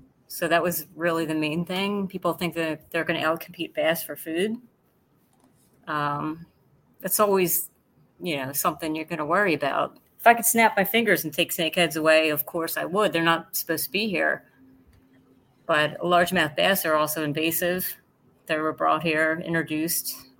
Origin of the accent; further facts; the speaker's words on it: New Jersey, United States; Yes, I am from Jersey. I'm Jersey girl.